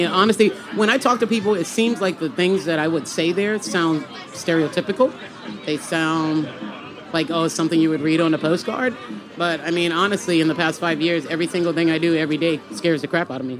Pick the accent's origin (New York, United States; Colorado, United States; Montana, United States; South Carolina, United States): South Carolina, United States; Charleston; And Charleston is my hometown. My family grew up on Henrietta Street, and I grew up on Romney Street in the heart of the city.